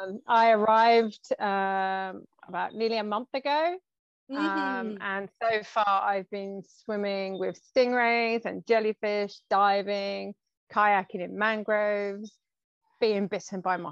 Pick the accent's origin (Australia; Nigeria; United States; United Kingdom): United Kingdom; England; In this lifetime, yes, I'm from England.